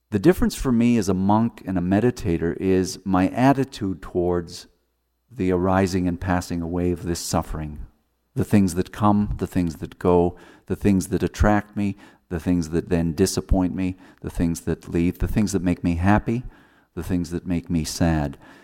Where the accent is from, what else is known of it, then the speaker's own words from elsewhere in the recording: Canada; I also speak French because I'm Canadian. I am Canadian.